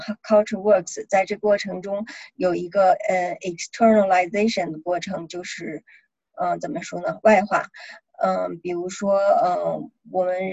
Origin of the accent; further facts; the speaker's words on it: China; now in United States; 当我们从中国我和青青像我们从中国来到刚来到美国的时候